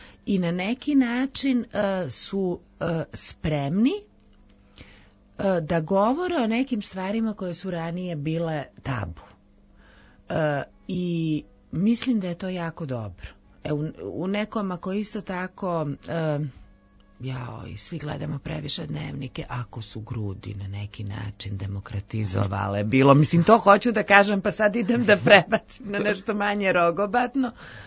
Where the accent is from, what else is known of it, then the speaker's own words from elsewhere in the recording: Nikšić, Nikšić Municipality, Montenegro; also born or lived in Belgrade, Serbia; Studirala sam u Beogradu, bila sam tu, iz Nikšića sam, Podgorica je bez veze